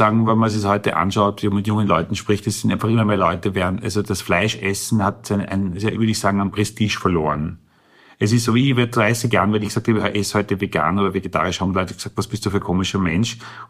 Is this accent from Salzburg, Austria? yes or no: yes; Salzburg, Austria; Ich komme aus Salzburg und habe dann Chinesisch studiert in Wien und habe ein Stipendium nach Taiwan bekommen.